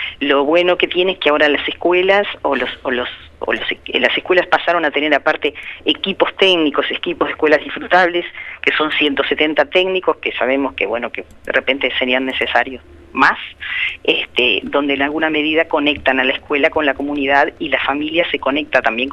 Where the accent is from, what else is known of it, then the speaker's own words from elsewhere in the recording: Uruguay; nosotros muchas veces como sociedad uruguaya ponemos el acento en la violencia de los adolescentes